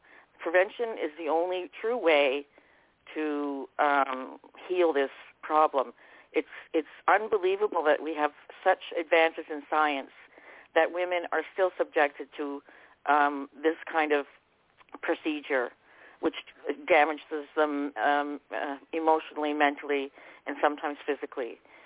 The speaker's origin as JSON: {"language": "English", "country": "Canada", "said": "I am from Canada, and we have the same issues here."}